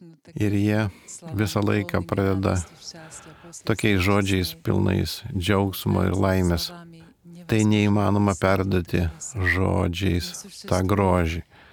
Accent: Slovakia; born there; Lithuanian is a second language; Aš gimiau Slovakijoje, kaip ir daugelis komunistinėje šalyje

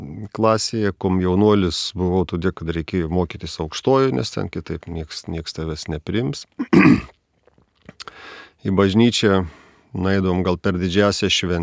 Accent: Plungė, Telšiai County, Lithuania; gimiau, užaugau Plungėje.

